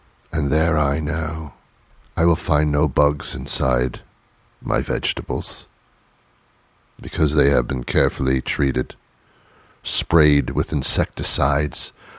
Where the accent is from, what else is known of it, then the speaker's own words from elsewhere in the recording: New York, United States; accent: British; now in Massachusetts, United States; Why do I have a British accent when I'm not from England at all? I'm from New York, now living in Massachusetts.